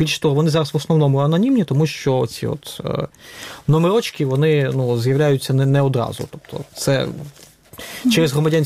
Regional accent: Rivne Oblast, Ukraine; я сам з Рівненщини, скажімо так.

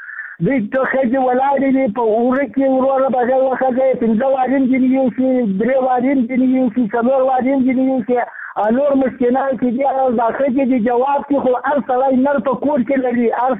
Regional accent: Ghazni, Afghanistan; زه د غزنی دی ولایت کې مرکز دی ولسوالۍ یم.

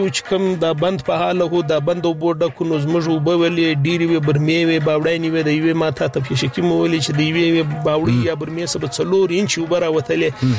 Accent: Pishin, Balochistan, Pakistan; دا موږ ضلع پښین تحصیل پښین سره تعلق لرو او دا زموږ کلی د پښین څخه د شمال وسیم ته پر 10 کیلومتره باندې یونین کونسل سینځي سیدان ورته وایي.

